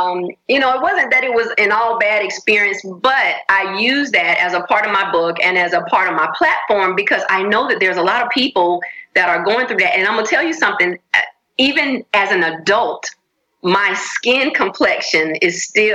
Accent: Augusta, Georgia, United States; So I grew up in Augusta, Georgia, mm-hmm. which is, this is still home.

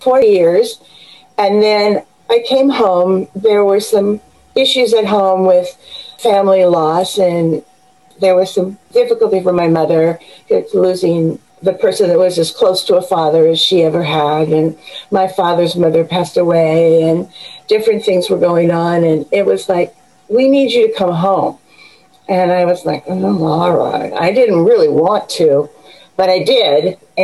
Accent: Portland, United States; And growing up in Portland, the worst thing we had to worry about was sugar ants.

